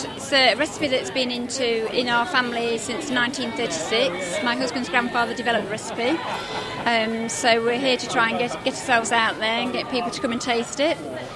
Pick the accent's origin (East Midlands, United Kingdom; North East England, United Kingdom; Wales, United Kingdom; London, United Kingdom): East Midlands, United Kingdom; Spilsby; I'm from Moden's Lincolnshire Plumbread, and we're from Spilsby in Lincolnshire.